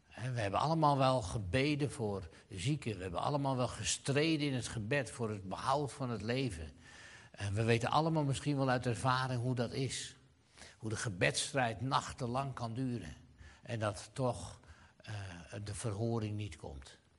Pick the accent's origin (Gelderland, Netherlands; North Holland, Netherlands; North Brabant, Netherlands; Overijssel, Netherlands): North Holland, Netherlands; Zaandam; born there; Zaandam. Dat is onze geboorteplaats. Het rode Zaandam.